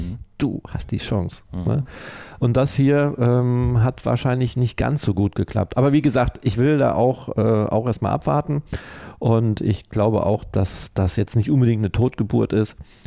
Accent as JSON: {"language": "German", "region": "Hamburg", "country": "Germany", "said": "Ich komme aus Hamburg"}